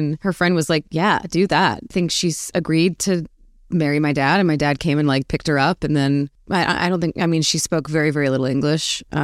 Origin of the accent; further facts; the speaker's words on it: Arizona, United States; Hot. Predictably, probably. I actually was quite an indoor kid.